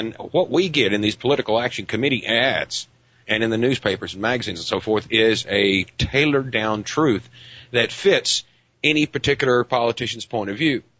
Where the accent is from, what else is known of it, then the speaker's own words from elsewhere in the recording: Odessa, Texas, United States; In my hometown of Odessa, Texas, there's huge amounts of oil.